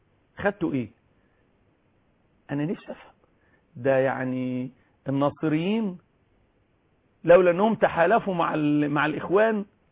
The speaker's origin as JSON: {"language": "Arabic", "region": "Kafr El Sheikh Governorate", "country": "Egypt", "said": "وانا من كفر الشيخ"}